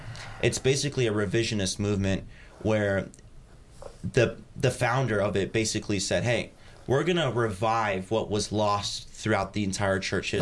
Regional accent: Atlanta, Georgia, United States; So, I mean, I was born and raised right here in Atlanta, Georgia.

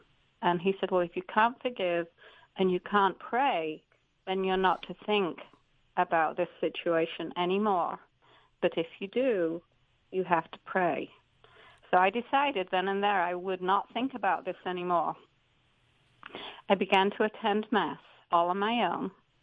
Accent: Yorkshire and the Humber, United Kingdom; moved away as an adult; now in United States; So I grew up in Yorkshire, England, and I was christened as a baby, but not having been raised with a faith

